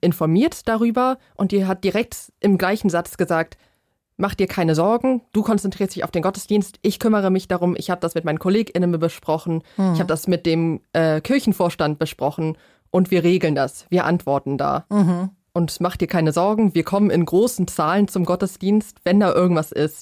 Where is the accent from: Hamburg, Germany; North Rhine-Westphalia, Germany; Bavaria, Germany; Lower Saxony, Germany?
Lower Saxony, Germany; Lüchow-Dannenberg; Ich habe bei mir in meiner Heimat in Lüchow-Dannenberg schon seit 4 Jahren queere Gottesdienste gemacht.